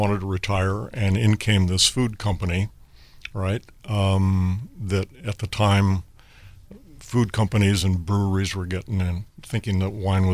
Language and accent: English; California, United States; also born or lived in Oregon / Africa; no, I grew up in Southern California.